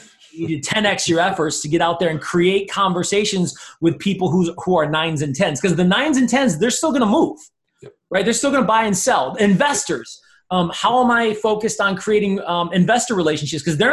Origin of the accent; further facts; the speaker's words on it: New York, United States; now in Las Vegas, United States; because I'm not from Vegas. I'm from New York, right?